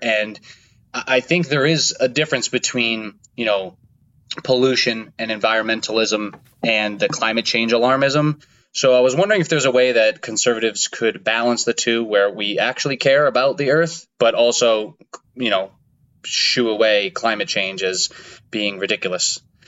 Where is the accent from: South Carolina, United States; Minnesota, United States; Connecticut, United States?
Connecticut, United States; I am an Italian from Connecticut